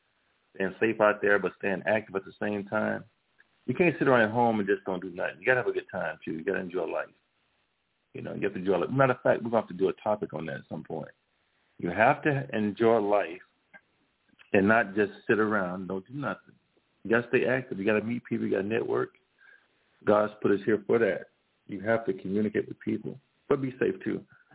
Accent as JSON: {"language": "English", "town": "Grambling", "region": "Louisiana", "country": "United States", "tie": "born or raised there", "said": "my home university, Grambling State University, okay, is in my hometown, like 30 minutes away."}